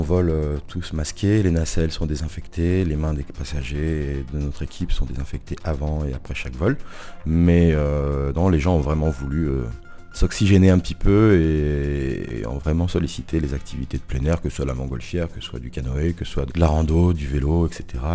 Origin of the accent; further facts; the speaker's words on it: Quintenas, Auvergne-Rhône-Alpes, France; Alors moi je suis de Quintenat et alors j'en ai fait petit